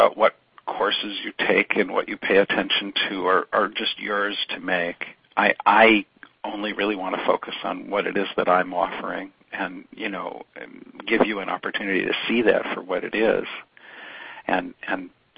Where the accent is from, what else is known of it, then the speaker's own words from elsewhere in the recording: Chicago, Illinois, United States; I grew up outside Chicago, and in fact, I attended the Renoir exhibition in 1972.